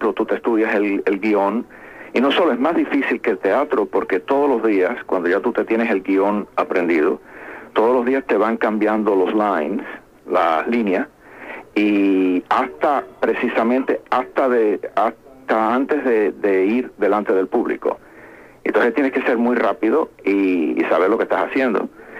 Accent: Cuba; moved away as an adult; now in United States; Cuando yo me fui de Cuba en el 56

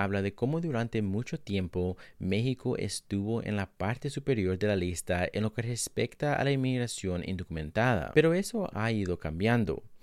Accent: Guatemala; now in United States; Recientemente tuve la oportunidad de viajar de regreso a mi país de origen, Guatemala

